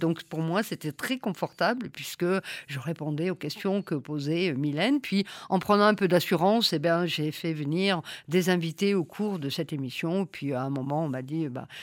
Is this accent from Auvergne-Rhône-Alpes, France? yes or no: yes; Auvergne-Rhône-Alpes, France; Je suis du Cantal, le plus beau pays du monde